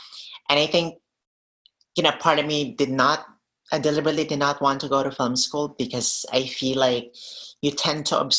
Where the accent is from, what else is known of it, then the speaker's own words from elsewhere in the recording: Cebu, Central Visayas, Philippines; English is a second language; moved away as an adult; So after college, when I moved from Cebu, which is my hometown, which I talk about in the film.